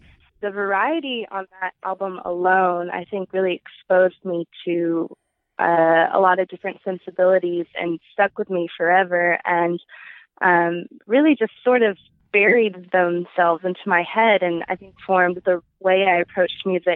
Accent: Atlanta, Georgia, United States; And I grew up in Atlanta, so I was always exposed to a lot of rap and hip hop

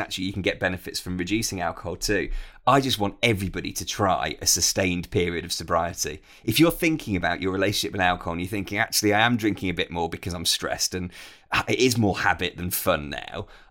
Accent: Birmingham, West Midlands, United Kingdom; I'm from Birmingham originally

